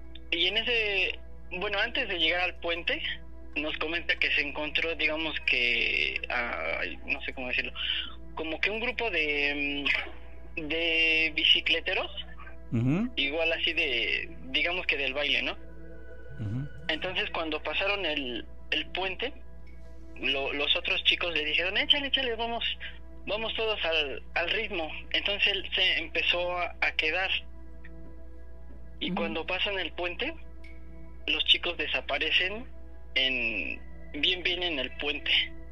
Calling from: Huejotzingo, Puebla, Mexico; de Huejotzingo.

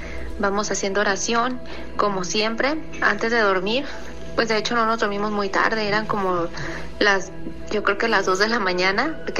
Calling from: Guadalajara, Jalisco, Mexico; de Guadalajara y quiero platicarles algo que nos sucedió el 24 y 25 de diciembre.

